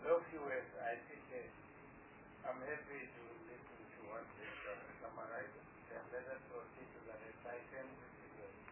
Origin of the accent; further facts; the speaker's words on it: South Africa; because we are all South African and we are talking to South Africans.